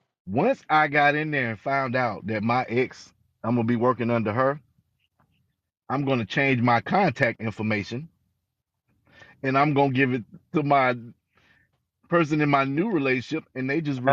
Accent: California, United States; I came from Cali.

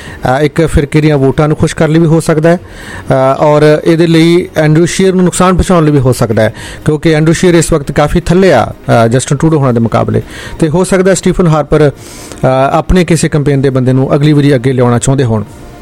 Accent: Punjab, India; ਪੰਜਾਬ ਦੀ ਧਰਤੀ ਨਾਲ ਅਸੀਂ ਜੰਮੇ ਪਲੇ ਹਾਂ

